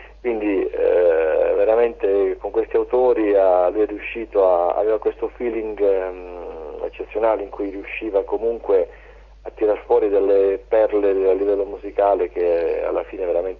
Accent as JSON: {"language": "Italian", "region": "Apulia", "country": "Italy", "said": "io sono anche io pugliese, a pochi chilometri da Polignano dove lui è nato"}